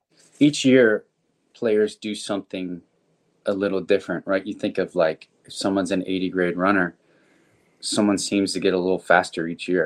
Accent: the South, United States; I'm sorry. I'm from the South. I know my family's from the Northeast, but I don't think we have that.

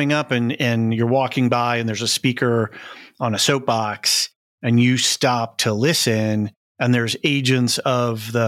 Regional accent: United States; Hi, I'm an American.

